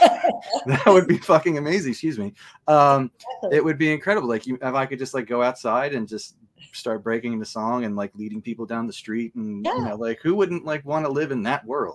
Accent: Bradley Beach, New Jersey, United States; I grew up in Bradley Beach, New Jersey, which is Monmouth County, so you know, about a 40-minute train ride out of Manhattan.

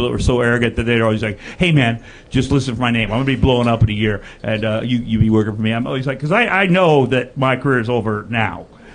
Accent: Iowa, United States; because she's like 100 pounds less than me, and I'm from Iowa, and we wrestle.

